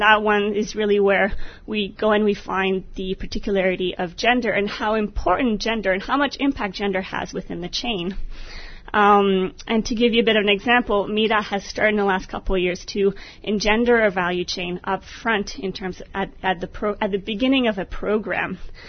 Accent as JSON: {"language": "English", "country": "Canada", "said": "We're not from Washington, so we're enjoying the nice weather and the hot weather. We're from Canada. It's not that cold, but it's a bit colder."}